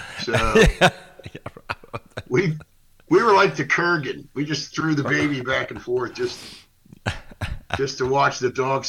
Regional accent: West Virginia, United States; I'm from West Virginia.

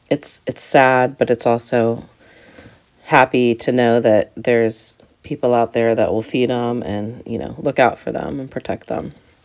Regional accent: Ohio, United States; Because I'm from Ohio, so we don't have... There's a lot of hills in the southern part of Ohio, especially like the Cincinnati area, or even further south.

